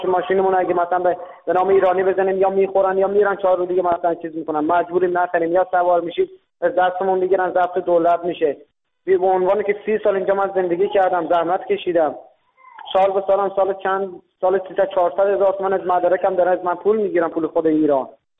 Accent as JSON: {"language": "Persian", "country": "Afghanistan", "moved": "yes", "lives_now": "Iran", "said": "من شهروند افغانیم که به ایران زندگی میکنم، استان اصفهان. 30 سال ما اینجا اقامت داریم."}